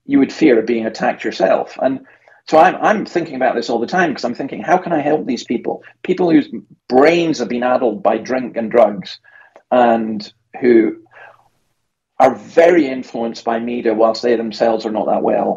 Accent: Scotland, United Kingdom; in my own country, or my home country, Scotland

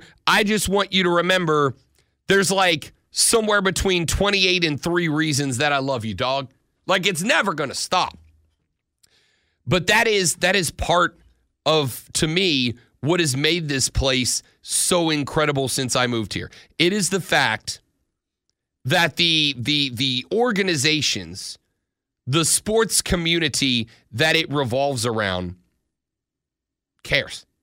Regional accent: Pensacola, Florida, United States; I'm an 850 kid. Have been, will stay. Even in my hometown of Pensacola

